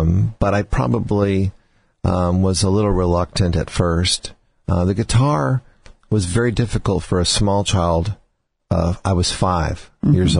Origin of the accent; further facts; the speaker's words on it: Seattle, Washington, United States; I also was growing up in Seattle, Washington, and there weren't a lot of professional string players there that actually even knew what to do with someone like me.